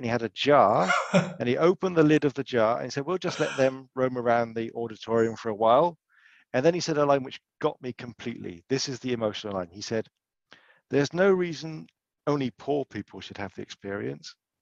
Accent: United Kingdom; We're both British, we're both males.

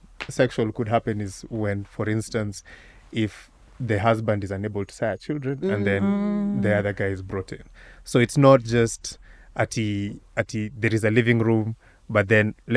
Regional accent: Kisumu, Kisumu County, Kenya; I grew up in Kisumu, which is actually quite different from growing up in Shags.

